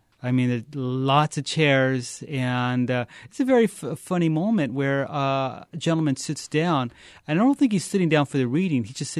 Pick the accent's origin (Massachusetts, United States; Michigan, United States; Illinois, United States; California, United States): California, United States; Fresno; I'm from Fresno, and he's from Oildale, to be particular. And I think we have sort of this yin and yang thing going. Like, I'm Mexican-American and he's Okie-American.